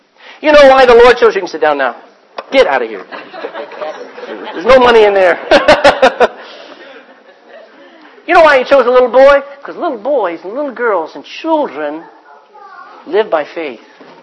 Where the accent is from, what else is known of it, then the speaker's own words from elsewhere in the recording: Texas, United States; I didn't even know where Ireland was. I grew up in Texas. Texans don't care about any place else but Texas.